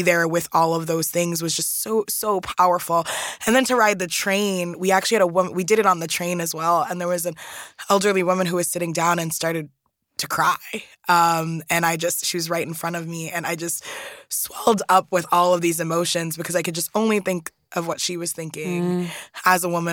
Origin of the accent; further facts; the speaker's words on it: New York City, New York, United States; I grew up in New York City, in Brooklyn, in Staten Island, New York, which explains a lot, to be honest